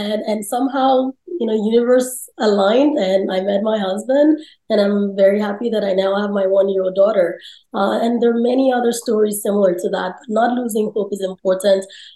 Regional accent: Nigeria; now in United States; I'm originally from Nigeria. Before I immigrated to the US, we actually knew each other in Nigeria when I was younger, before I moved here.

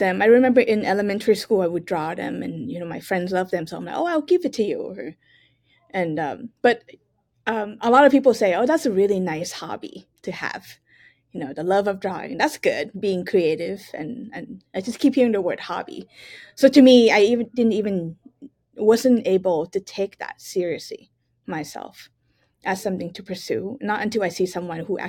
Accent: Chonburi, Thailand; also born or lived in Bangkok; I was born and raised in Chonburi, is a seaside town about an hour outside of Bangkok. When I was in high school, my parents sent me to, you know, high school in Bangkok

